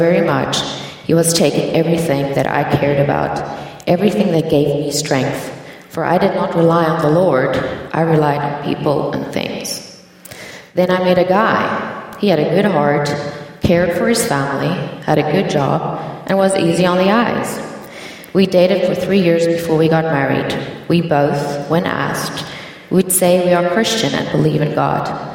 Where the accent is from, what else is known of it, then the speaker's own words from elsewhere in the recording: South Africa; born there; I was born in South Africa to parents who were married for 34 years. I was raised in the church.